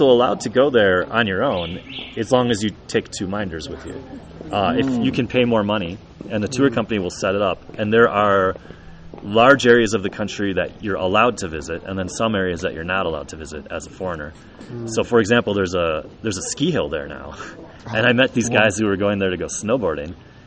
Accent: United States; I was not allowed to go on the train because I'm an American

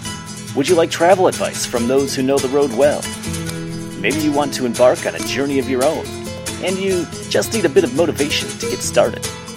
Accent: Wisconsin, United States; I'm from Wisconsin. It's a very cold place.

